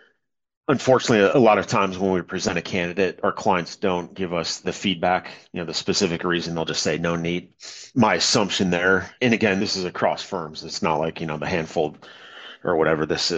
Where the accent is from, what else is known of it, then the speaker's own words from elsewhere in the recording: Chicago, Illinois, United States; Yeah, so I was born in Chicago. First 10 years of my life were spent on Marine Corps bases.